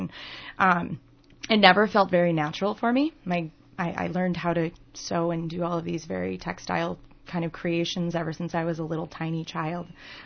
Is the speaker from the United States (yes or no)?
yes; Northfield, Minnesota, United States; I grew up here in Minnesota, and so I was surrounded by all sorts of different things, and kind of actually grew up in Northfield here